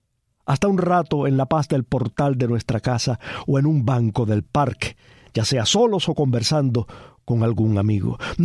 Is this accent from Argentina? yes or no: no; Cuba; Los cubanos, como cubanos no podemos abandonar la esperanza